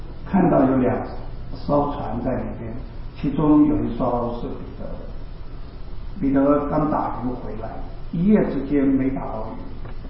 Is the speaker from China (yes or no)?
no; Taiwan; now in United States; 我总共就搬2次家啊，当然在美国也搬了2次家啊。我就是从台湾搬到这边，从这边搬了2次家。